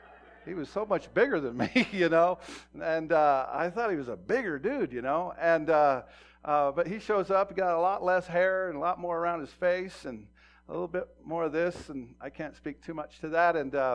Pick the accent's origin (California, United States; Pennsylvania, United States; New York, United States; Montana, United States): Montana, United States; I'm out in my hometown where I grew up, where I went from kindergarten to senior high in about 14 years.